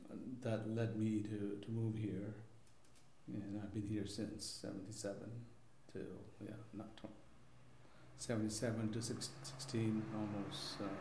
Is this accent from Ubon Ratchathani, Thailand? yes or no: no; Bangkok, Thailand; moved away as an adult; also born or lived in Mumbai, India; So I was born in 1951 in Mumbai, India. I grew up in Thailand, Bangkok, Thailand. I came to this country when I was 18.